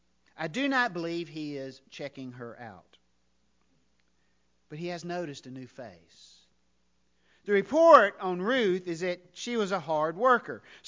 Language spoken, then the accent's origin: English; Mississippi, United States; as I was a young man growing up in North Mississippi, raised on a cattle farm